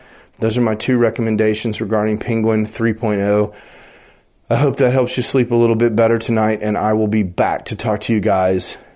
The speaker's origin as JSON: {"language": "English", "town": "Dallas", "region": "Texas", "country": "United States", "said": "when I tell people I'm from Dallas, they're like, \"Oh, Dallas,\" because of the Ebola stuff."}